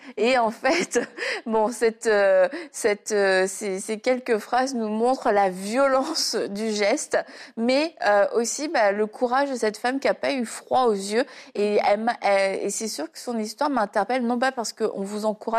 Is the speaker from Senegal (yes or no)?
no; Brittany, France; Jaël, ça sonnait bien breton, comme moi-même. Oui, je suis bretonne, ça vous surprend. Je suis une bretonne pure souche